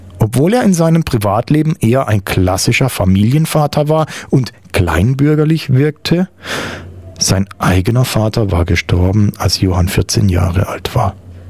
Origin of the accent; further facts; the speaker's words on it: Netherlands; German is a second language; denn so sympathisch sind wir Holländer nun auch wieder nicht.